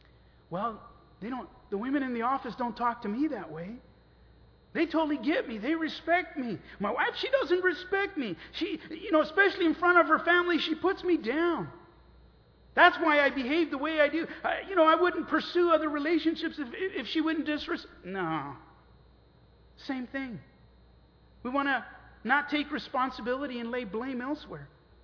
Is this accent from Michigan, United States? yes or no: no; Los Angeles, California, United States; Well, I grew up in the barrio. I grew up in East LA and everyone smoked, everyone used drugs.